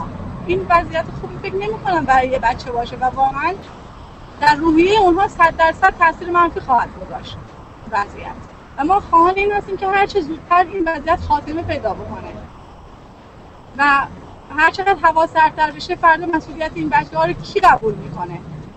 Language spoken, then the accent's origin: Persian; Iran; moved away; ما اومدیم که به وظیفه ایرانی بودن خودمون عمل کنیم و در واقع فکر نکنیم که از ایران اومدیم بیرون تموم شد.